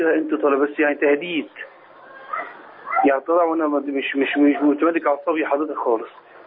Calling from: Minya, Minya Governorate, Egypt; من المنيا.

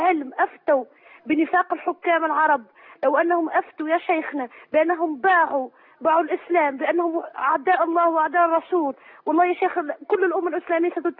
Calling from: Tunisia

